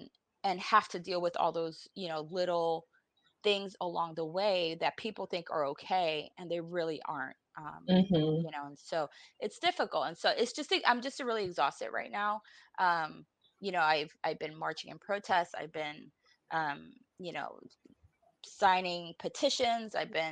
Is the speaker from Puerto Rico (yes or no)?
yes; Puerto Rico; now in United States; I grew up in Puerto Rico. Everyone's Puerto Rican there. I did not encounter racism until I moved to the States